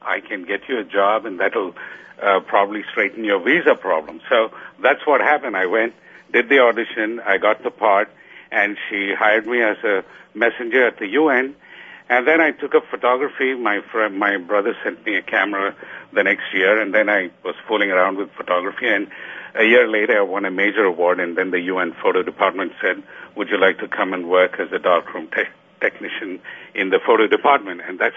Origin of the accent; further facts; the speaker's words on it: India; now in United States; I came in 1968 from India, hoping to become a folk singer